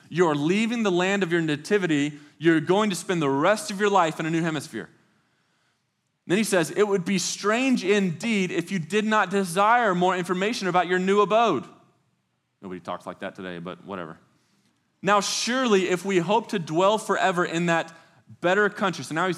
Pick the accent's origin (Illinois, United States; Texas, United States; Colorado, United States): Texas, United States; Mesquite; we had to drive to my hometown and get some pictures of all these places that I grew up. And so I was like, do you want to come with me? Because she hadn't actually been there with me yet. And she was like, yeah, sure. And so picked her up early that morning. We drive to Mesquite, Texas